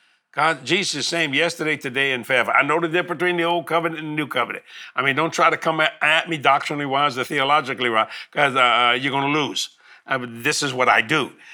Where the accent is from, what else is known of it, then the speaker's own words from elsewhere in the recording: New Orleans, Louisiana, United States; because we're from New Orleans